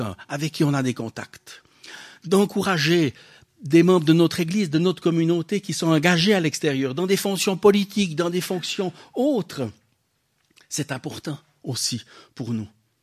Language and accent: French; Vaud, Switzerland; J'attends, on est Suisse, on essaye d'être discret, pas trop faire parler de nous. En plus de ça, on est Vaudois.